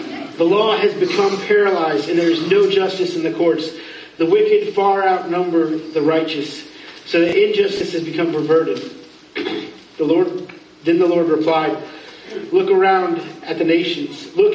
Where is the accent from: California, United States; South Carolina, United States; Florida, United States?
Florida, United States; Now, I know that's really weird. I'm from Florida.